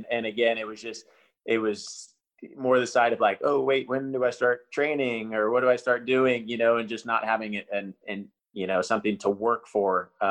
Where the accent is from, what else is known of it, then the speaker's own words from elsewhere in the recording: Oklahoma, United States; Like, I grew up in Oklahoma, so we drive from Oklahoma to Miami for a tournament, or Oklahoma to LA, or Oklahoma to New York.